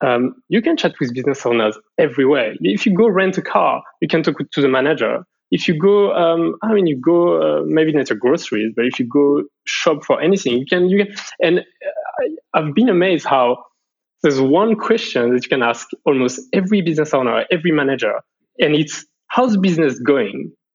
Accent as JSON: {"language": "English", "country": "France", "second_language": "English", "said": "I'm from France"}